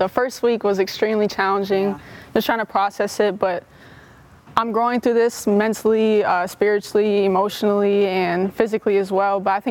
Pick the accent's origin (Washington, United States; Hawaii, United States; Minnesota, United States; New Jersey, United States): Minnesota, United States; Like, we're both from Minnesota. We wanted to show the world Minnesota tough